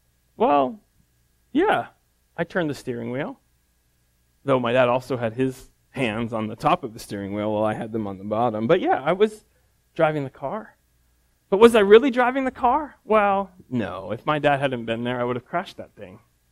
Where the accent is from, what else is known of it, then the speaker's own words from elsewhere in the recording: United States; Now, this surprises me as an American